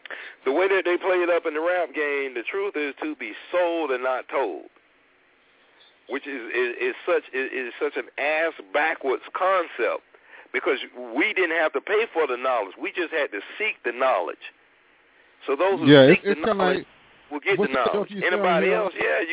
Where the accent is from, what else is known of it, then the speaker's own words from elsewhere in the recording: the South, United States; And I'm like, "Bitch, I'm from the South. How the fuck do I talk fast?"